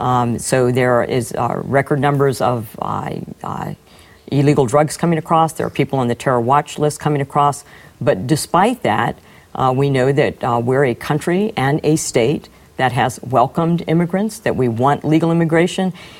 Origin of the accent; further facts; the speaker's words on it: Texas, United States; I'm from Texas originally, so not unfamiliar with illegal immigration.